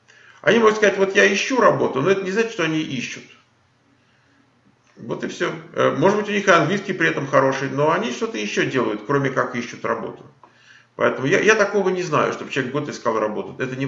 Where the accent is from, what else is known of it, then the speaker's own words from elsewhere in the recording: Ukraine; now in Sunnyvale, United States; Я из Украины, есть права.